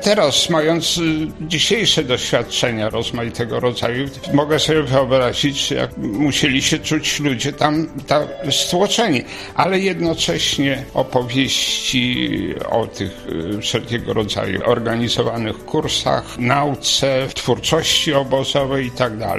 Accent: Warsaw, Masovian Voivodeship, Poland; also born or lived in Silesia; Do Warszawy wróciliśmy w 1949 roku, ja miałem 3 lata wtedy. I chyba to był taki szok dla mnie, małego dziecka, przeniesienie się z Kuźni Raciborskiej, właściwie wioski, wtedy częściowo opustoszałej

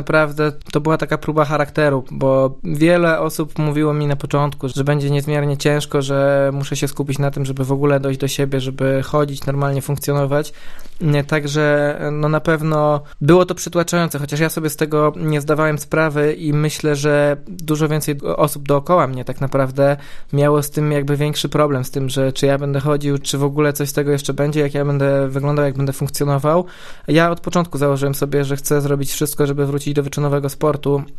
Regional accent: Opole, Opole Voivodeship, Poland; born there; urodziłem się w Opolu, moja rodzina wciąż tutaj przebywa i prawdopodobnie tak już zostanie, także moje korzenie zdecydowanie opolskie

